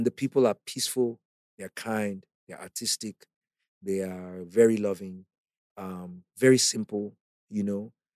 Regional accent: Jos, Plateau, Nigeria; J Town, G-Town is like, have you been to Jos?

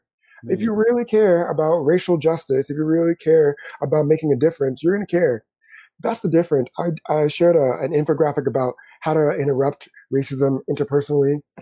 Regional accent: Ghana; now in United States; I am too black for Americans, because American means white. Toni Morrison said it best. I am too American for my own Ghanaian, right? Yeah. And I am too African for black folks. They can tell. They're like, you have an accent, or you behave differently.

